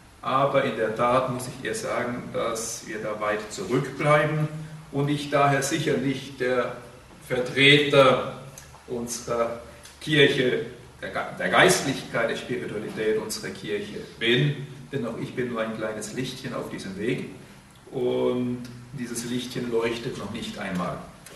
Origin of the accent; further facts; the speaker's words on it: Germany; born there; bin kein Grieche, obwohl ich da in diesem Kloster des heiligen Arsenius in Kappadokia lebe. Ich bin also in Deutschland geboren und entstamme also auch dieser Nation, diesem Volk.